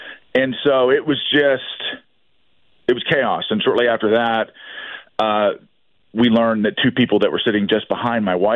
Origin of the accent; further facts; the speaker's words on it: Pennsylvania, United States; These are the people of Pennsylvania. This is my home state. I'm a fifth generation Pennsylvanian. Those are my people in Western Pennsylvania.